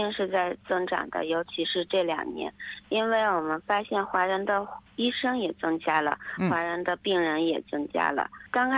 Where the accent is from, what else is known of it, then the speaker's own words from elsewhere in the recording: Chengdu, Sichuan, China; moved away as an adult; also born or lived in Tianjin; now in Melbourne, Australia; 我来自四川成都，我是在天津医科大学念的本科护士，然后毕业之后呢，我就来了墨尔本，现在在卡布林上班已经5年了。